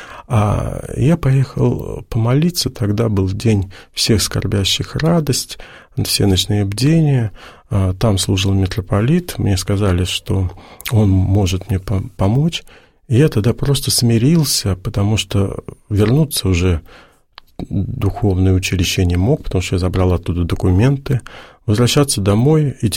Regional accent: Naberezhnye Chelny, Tatarstan, Russia; born there; я же родился в Напринчелнах, это же был тогда один из самых криминальных городов.

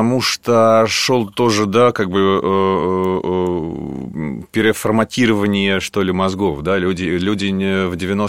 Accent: Samara, Samara Oblast, Russia; Но я когда приехал из Куйбышева тогда еще, сошел с поезда

